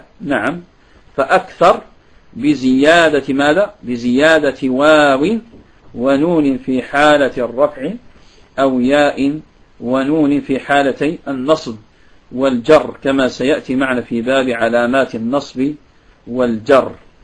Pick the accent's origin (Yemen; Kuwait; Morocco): Morocco; وهناك أيضا عندنا نظم هنا معروف يدرس عندنا بالمغرب